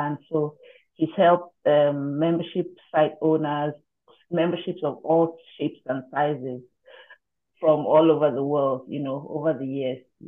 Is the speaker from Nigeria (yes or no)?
yes; Nigeria; I mean, I'm a Nigerian.